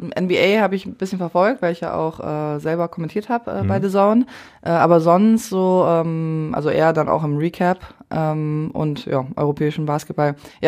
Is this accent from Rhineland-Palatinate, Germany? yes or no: no; Essen, North Rhine-Westphalia, Germany; Am 1.7.92 in Essen.